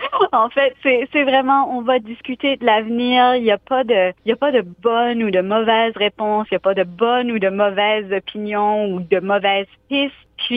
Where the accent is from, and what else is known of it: Moncton, New Brunswick, Canada; born or raised there; accent: Chiac